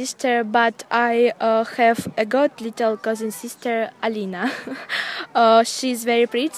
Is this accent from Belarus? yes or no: yes; Belarus; English is a second language; I'm from Belarus. I live in Gomel. My city is very beautiful and nice.